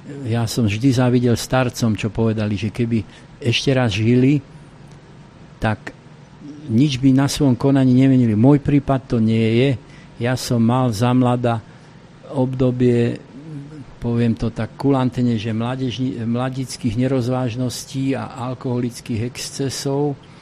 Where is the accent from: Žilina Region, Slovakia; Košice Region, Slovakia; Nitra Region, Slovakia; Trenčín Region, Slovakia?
Nitra Region, Slovakia; Nitra; now in Bratislava, Slovakia; Ale ja, ako rodený Nitrančan, ktorý sa do Bratislavy priženil